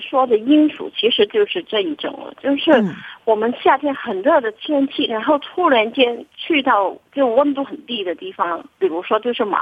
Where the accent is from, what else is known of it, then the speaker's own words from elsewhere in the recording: Guangdong, China; 我们广东人呢